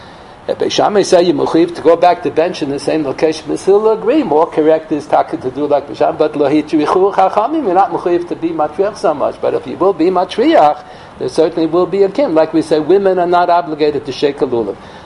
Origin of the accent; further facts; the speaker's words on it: Bronx, New York, United States; years ago when I was growing up in the Bronx